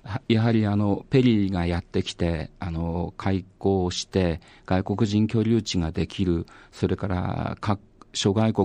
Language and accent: Japanese; Kushiro, Hokkaido, Japan; 東北海道の釧路市です。